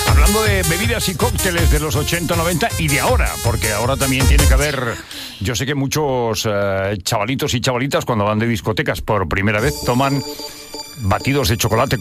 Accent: Catalonia, Spain; Sí, yo soy catalán, lo digo.

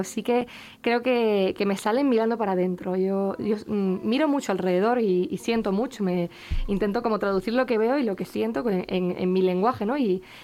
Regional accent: Canary Islands, Spain; ahora en esta isla, que es de mi tierra, de donde vengo y lo que me define también

